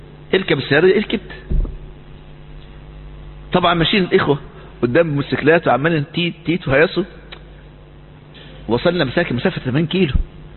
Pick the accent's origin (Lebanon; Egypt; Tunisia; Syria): Egypt; في مسجد عقبة بن نافع اللي بنى الصحابة وهو يعادل عمرو بن العاص عندنا في مصر